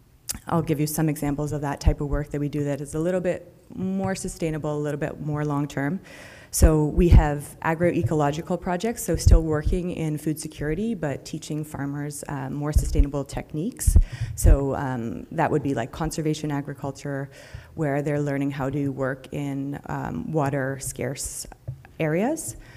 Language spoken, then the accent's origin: English; Toronto, Ontario, Canada; I'm coming from Toronto, where our offices are and where I'm born and raised.